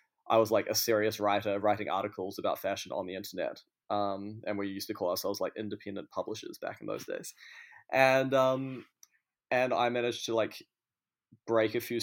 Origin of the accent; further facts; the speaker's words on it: Auckland, New Zealand; also born or lived in Christchurch; I come from Auckland, but I lived a lot of my life in Christchurch as well. But yeah, Auckland is pretty much where I'm from.